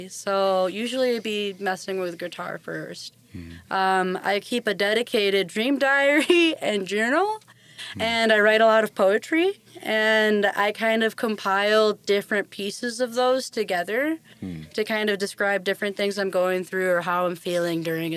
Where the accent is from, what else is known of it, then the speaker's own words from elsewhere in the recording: Michigan, United States; We're from Michigan. We're blessed with a lot of badass musicians.